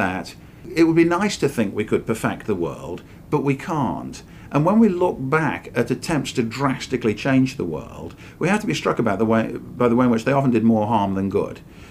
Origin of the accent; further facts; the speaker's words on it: England, United Kingdom; moved away as an adult; now in United States; I was born and raised in England